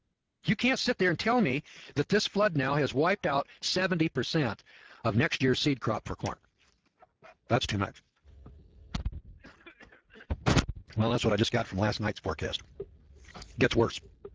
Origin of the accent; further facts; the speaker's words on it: Eureka, California, United States